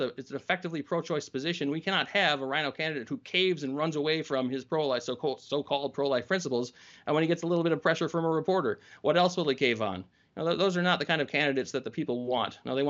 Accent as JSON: {"language": "English", "region": "Minnesota", "country": "United States", "tie": "born or raised there", "said": "It was tough to leave there, but I felt called to come and to run for attorney general in my home state. But we can do that same kind of work here in Minnesota"}